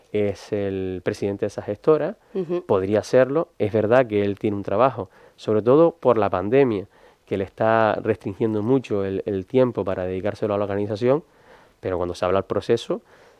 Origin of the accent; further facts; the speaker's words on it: Morro Jable, Canary Islands, Spain; cuando voy a mi pueblo, cuando voy a Morrojable